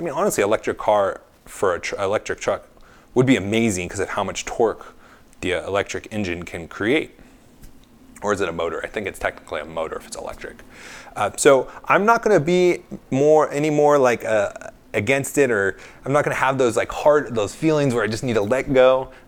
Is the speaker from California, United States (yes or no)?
yes; California, United States; I came from California, and in fact, we took down that San Clemente power plant